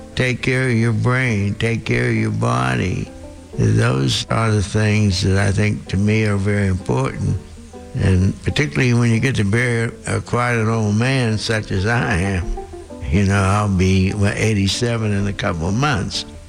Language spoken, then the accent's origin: English; New Castle, Pennsylvania, United States; My birthday is July 23rd, 1926. I grew up in Newcastle, Pennsylvania. My father was a coal miner, but he was a naturalist.